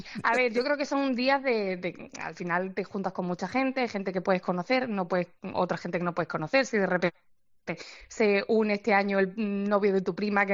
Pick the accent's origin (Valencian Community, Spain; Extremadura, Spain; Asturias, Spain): Extremadura, Spain; en mi casa se come mucho cordero, pues porque somos somos de Extremadura, entonces el cordero nos gusta mucho, tenemos además familia ganadera.